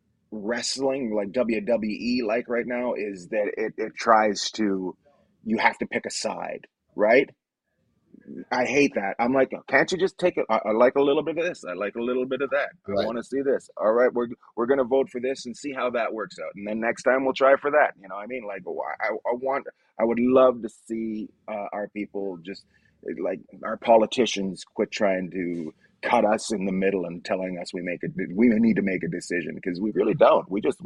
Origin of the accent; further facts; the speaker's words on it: British Columbia, Canada; I grew up in British Columbia.